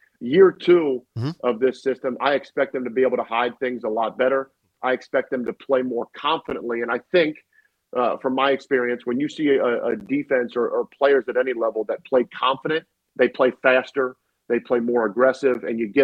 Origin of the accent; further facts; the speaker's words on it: Cincinnati, Ohio, United States; growing up in Cincinnati, and going to games where, you know, there was no one in attendance.